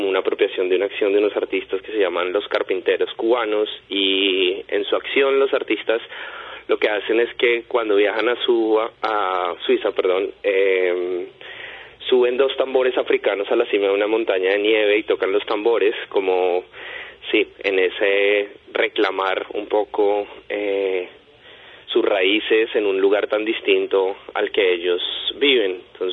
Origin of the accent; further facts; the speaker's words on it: Colombia; Yo soy un artista colombiano, artista visual